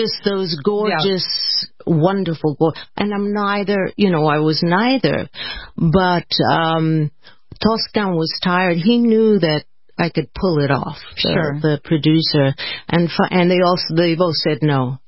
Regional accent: New York, United States; And, you know, I'm from New York.

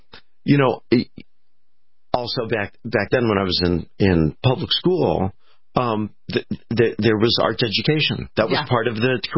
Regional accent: Los Angeles, California, United States; I mean, I grew up in Los Angeles and I knew people who were, you know, her parents were somehow involved in it

